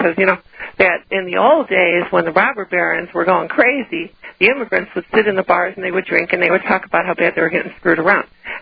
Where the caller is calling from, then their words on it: Illinois, United States; Hi, Alex. I'm calling from Illinois.